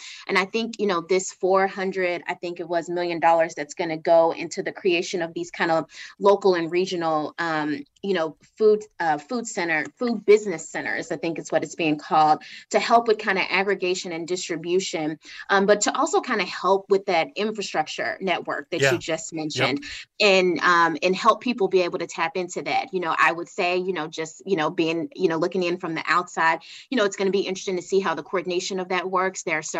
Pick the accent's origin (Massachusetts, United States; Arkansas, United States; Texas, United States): Arkansas, United States; Village; I tell people I'm from Village, Arkansas, which is just population, my family. And so these are things that really matter in small towns and areas like where I'm from.